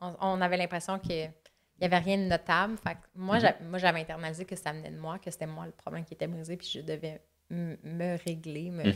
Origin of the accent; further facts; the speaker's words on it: Laval, Quebec, Canada; Puis nous, on est comme, bon, on vient de Laval.